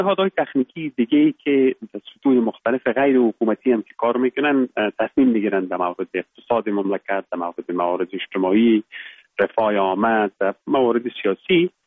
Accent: Baghlan, Afghanistan; moved away as an adult; also born or lived in Kabul / England; ما در ولایت بغلان متولد شدیم، یک از ولسوالی‌هایش خوست و فرنگ نام داره.

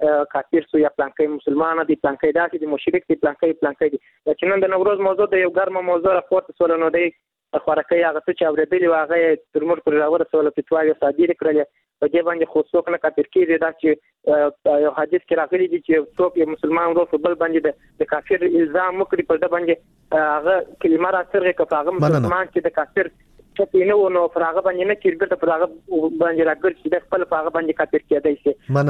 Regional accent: Kandahar, Afghanistan; له کندهار ولایت څخه یو تن محصل یم.

